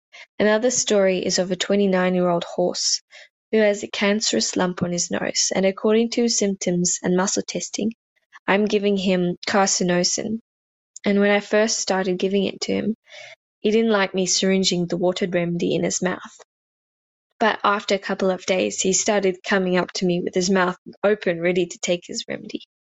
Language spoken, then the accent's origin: English; Western Australia, Australia; and I'm from Western Australia.